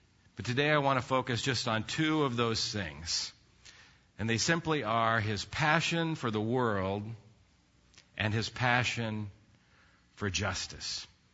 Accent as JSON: {"language": "English", "town": "Washington", "region": "District of Columbia", "country": "United States", "said": "and when I told them I was from Washington, D.C., you know, they looked a little disappointed, you know."}